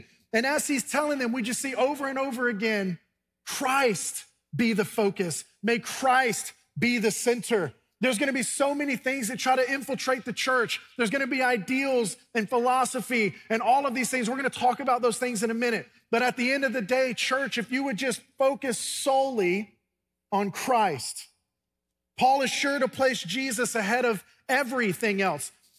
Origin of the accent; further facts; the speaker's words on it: Mobile, Alabama, United States; When I grew up in Mobile, there wasn't very many cold mornings